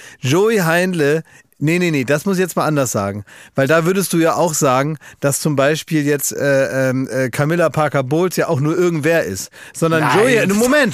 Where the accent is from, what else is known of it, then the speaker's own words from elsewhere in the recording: Oldenburg, Lower Saxony, Germany; now in Cologne, Germany; weil ich bin ja aus Oldenburg direkt nach Köln gezogen. Das war meine erste große Station.